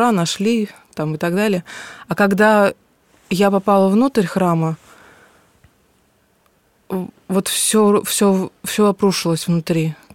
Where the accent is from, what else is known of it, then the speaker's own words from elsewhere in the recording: Ural, Russia; now in Moscow, Russia; Я даже не то, что житель Москвы, я вообще родом с Урала.